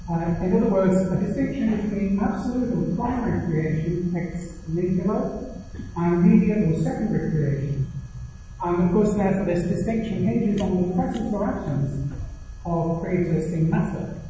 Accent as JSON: {"language": "English", "town": "Manchester", "region": "North West England", "country": "United Kingdom", "said": "I'm from Manchester, from the University of Manchester."}